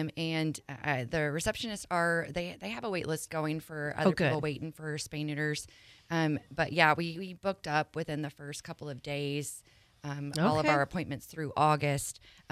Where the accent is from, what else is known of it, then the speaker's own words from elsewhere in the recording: Spain; Which I've gotten to see that before because I'm from Spain.